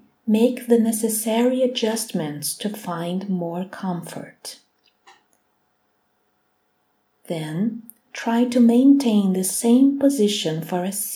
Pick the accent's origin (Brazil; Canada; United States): Brazil; English is a second language; I am from Brazil, and I work with somatic guidelines for improvisation.